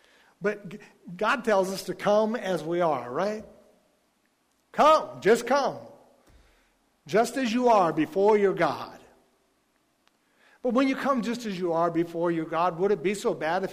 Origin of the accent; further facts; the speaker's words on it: United States; But I'm American. We Americans speak American.